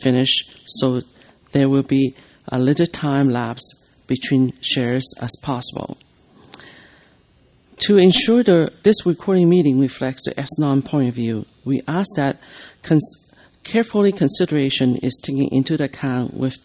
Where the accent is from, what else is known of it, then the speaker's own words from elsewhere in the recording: Sudbury, Ontario, Canada; I'm from Sudbury, Ontario.